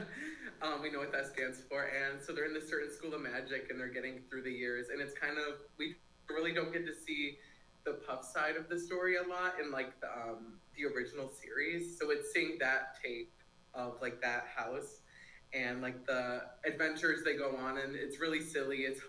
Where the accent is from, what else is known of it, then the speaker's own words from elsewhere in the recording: Buffalo Grove, Illinois, United States; I'm from Buffalo Grove, Illinois. I just started at Carthage last spring.